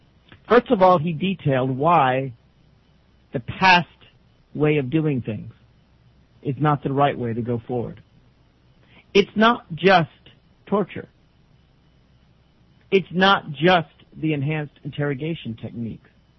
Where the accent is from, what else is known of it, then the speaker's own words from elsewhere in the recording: Tennessee, United States; from their homes in places like Tennessee, my home state, to new lands in Oklahoma.